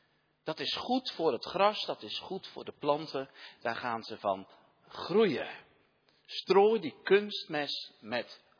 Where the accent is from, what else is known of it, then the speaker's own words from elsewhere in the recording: Katwijk aan Zee, South Holland, Netherlands; Zelf kom ik van oorsprong uit Katwijk aan Zee, dat weet u misschien.